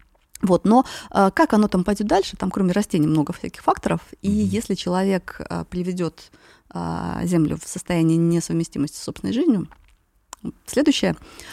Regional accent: Siberia, Russia; Я потомственный грибник. Я человек из Сибири, и этот дитя грибников.

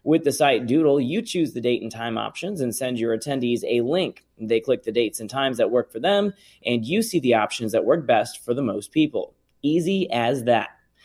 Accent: Wisconsin, United States; Well, growing up in Wisconsin, we'd have a family reunion every July

